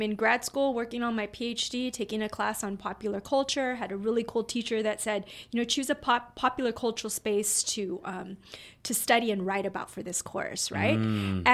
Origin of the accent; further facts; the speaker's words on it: La Puente, California, United States; because I grew up in the San Gabriel Valley in a city called La Puente.